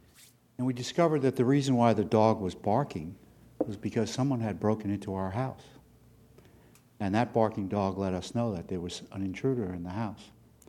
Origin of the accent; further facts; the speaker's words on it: Bethany Beach, Delaware, United States; from Bethany Beach, Delaware, and I'm speaking against the ordinance.